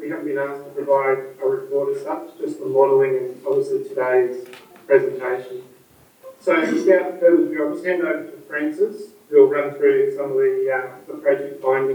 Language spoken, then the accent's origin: English; Queensland, Australia; my home state of Queensland.